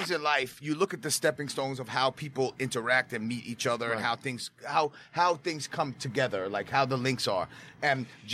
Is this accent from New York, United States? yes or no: yes; New York City, New York, United States; Growing up in the Bronx, growing up in Brooklyn, we grew up...